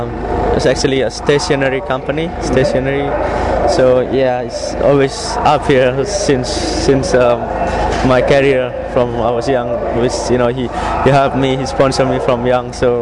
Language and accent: English; Solo, Central Java, Indonesia; English is a second language; It's about 1,000 kilometers from my hometown. So yeah, I always practice in Sentul when I was young, in a karting track and also the racetrack.